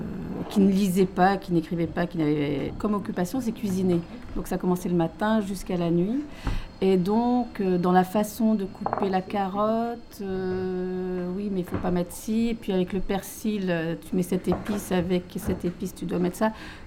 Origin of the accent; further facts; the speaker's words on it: Morocco; born there; Je suis née au Maroc